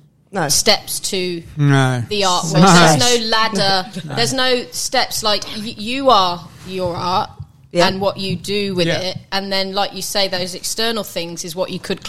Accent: South West England, United Kingdom; Because I'm from the Cotswolds

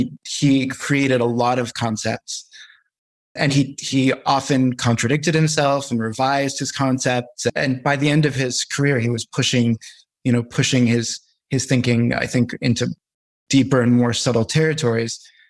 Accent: West Coast, United States; I'm from the West Coast, so I'm allowed to talk about this

